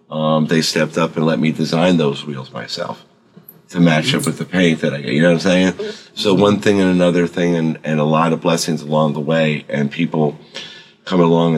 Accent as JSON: {"language": "English", "town": "Miami", "region": "Florida", "country": "United States", "tie": "born or raised there", "said": "I grew up in Miami, Fort Lauderdale area."}